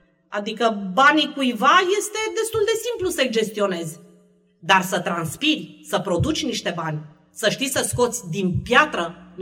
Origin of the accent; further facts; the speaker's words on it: Târgu Mureș, Mureș County, Romania; Eu m-am născut în Iorna Mureș și am crescut aici.